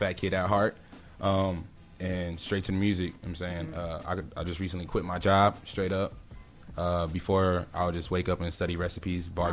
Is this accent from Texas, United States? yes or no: yes; Texas, United States; also born or lived in California; Because, like I said, I was born in California. I didn't move to Texas until I was, like, 12, 13.